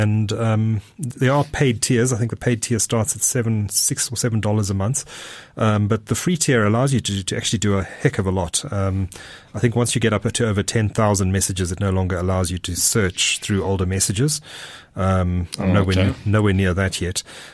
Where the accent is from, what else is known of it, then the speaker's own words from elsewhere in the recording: Durban, KwaZulu-Natal, South Africa; And the answer is my hometown, Durban. Durban by the sea.